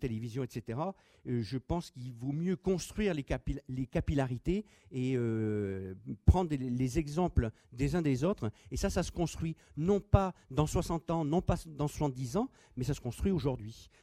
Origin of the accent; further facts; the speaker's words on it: France; je pense que nous, en tant que Français, on a à aller voir là-bas